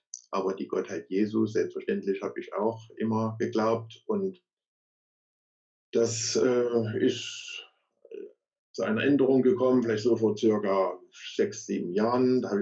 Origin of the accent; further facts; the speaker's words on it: Leipzig, Saxony, Germany; bin gebürtiger Leipziger und bin 53 Jahre alt, bin in der evangelisch-freikirchlichen Brüdergemeinde in Leipzig groß geworden, bin im Prinzip immer schon gläubig von Kindheit